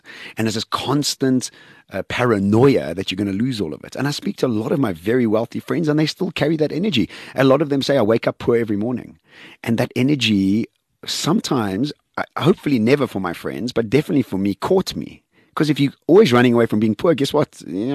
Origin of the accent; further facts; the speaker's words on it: Eswatini; born there; Yes, I was born in Swaziland.